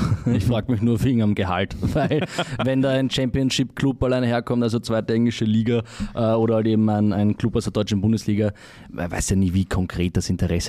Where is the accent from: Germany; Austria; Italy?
Austria; Vienna; Ich bin groß geworden in der Nähe von Schönbrunn